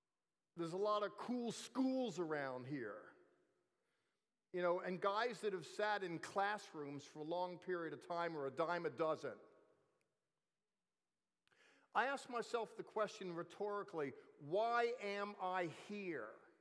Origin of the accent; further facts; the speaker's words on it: Harrisburg, Pennsylvania, United States; It's kind of like a coming home. I'm from Harrisburg, Pennsylvania.